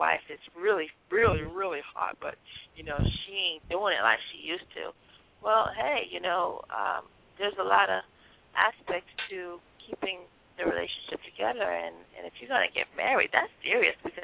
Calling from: Miami, Florida, United States; I'm calling from Miami, Florida.

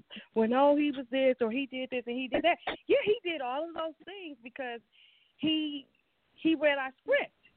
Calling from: Atlanta, Georgia, United States; Hello, I'm calling from Atlanta, Georgia.

